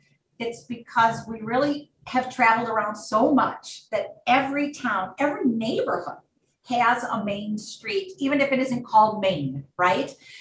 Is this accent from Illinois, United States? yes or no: no; Milwaukee, Wisconsin, United States; We will never leave Wisconsin. Wisconsin, we are born and bred. You know, I grew up in Milwaukee.